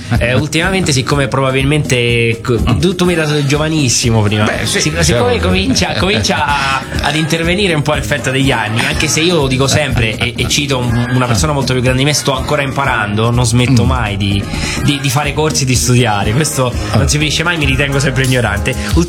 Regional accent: Brussels, Belgium; also born or lived in Gualdo, Italy; now in Italy; io ho trascorso i primi anni, sono nato a Gualdo, però da piccolino poi mi sono trasferito perché mio padre lavorava in Belgio. Quindi ho trascorso in realtà i primi anni dell'infanzia a Bruxelles.

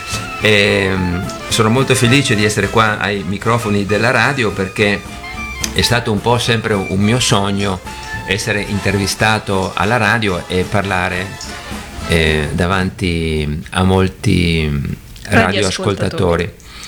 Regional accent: Tolmezzo, Friuli-Venezia Giulia, Italy; moved away as an adult; also born or lived in Trieste / London; io sono nato a Tolmezzo, ho vissuto per i primi 20 anni della mia vita, poi mi sono trasferito a Trieste, poi ho vissuto a Londra qualche anno e da 10 anni ci siamo trasferiti sulle colline di Assisi

